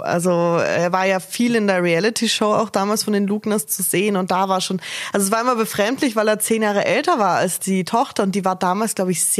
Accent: Austria; Ich bin Österreicherin

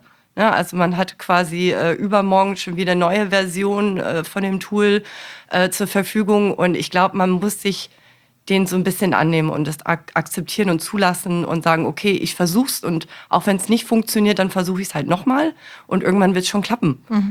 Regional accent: Massachusetts, United States; German is a second language; Ich komme ja aus Massachusetts.

